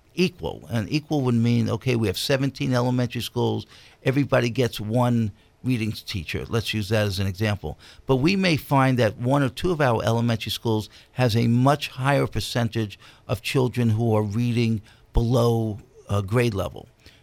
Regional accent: New York, United States; When I grew up in New York, I used to go across the street from my house was PS214 and we had all these cement chess boards.

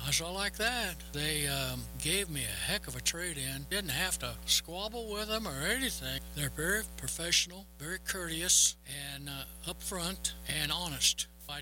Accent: Arapahoe, Oklahoma, United States; from Arapahoe, Oklahoma.

